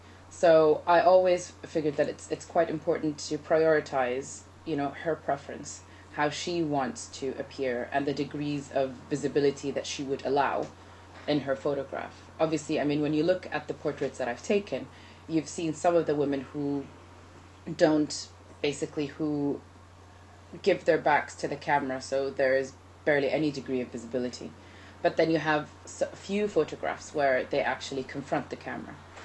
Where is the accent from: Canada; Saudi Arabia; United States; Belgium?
Saudi Arabia; moved away as an adult; now in United Kingdom; I'm born and raised in Saudi Arabia. I moved to the UK to do my MA in Contemporary Arts at Oxford Brookes University.